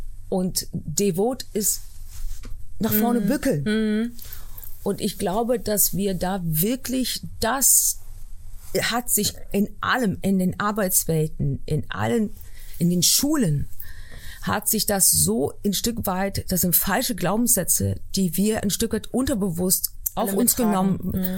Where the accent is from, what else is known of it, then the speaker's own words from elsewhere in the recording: Berlin, Germany; born there; Meine Mutter ist halb Deutschin. Und ich bin in Berlin geboren.